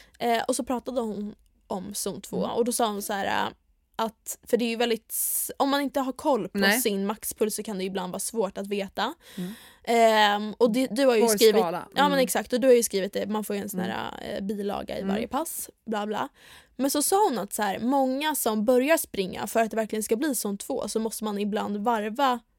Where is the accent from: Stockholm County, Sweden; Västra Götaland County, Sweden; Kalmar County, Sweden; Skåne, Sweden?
Stockholm County, Sweden; Åkersberga; Alltså absolut, jag kommer från Stockholm, men jag kommer från Åkersberga. Det är liksom en timme härifrån.